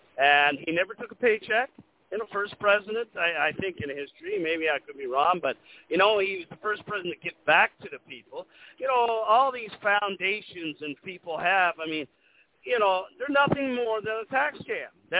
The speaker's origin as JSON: {"language": "English", "country": "Canada", "said": "I know me as a Canadian"}